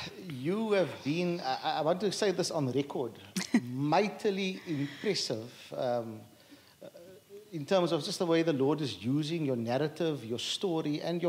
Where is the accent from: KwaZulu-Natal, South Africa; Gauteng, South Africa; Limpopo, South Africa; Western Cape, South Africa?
Western Cape, South Africa; Athlone; I grew up in Athlone as well, just down the road from where this church is and we're filming today.